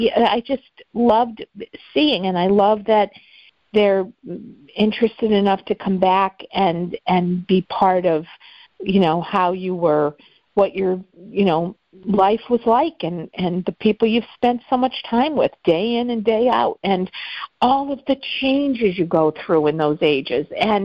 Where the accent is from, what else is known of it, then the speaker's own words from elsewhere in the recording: Scranton, Pennsylvania, United States; And I came from West Scranton, straight out of West Scranton, and I love it, and I'm proud of it, and it's where I was raised and had wonderful times and memories.